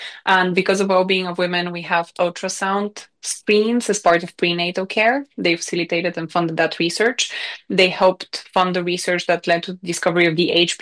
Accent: Bulgaria; English is a second language; now in United Kingdom; It was a big culture shock for me when I moved from Bulgaria to the UK that you don't ever see your health data.

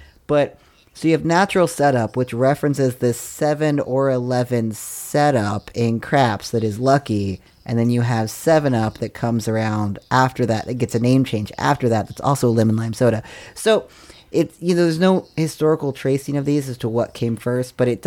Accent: Appalachia, United States; I've only learned this from TikTok, because obviously I grew up in Appalachia.

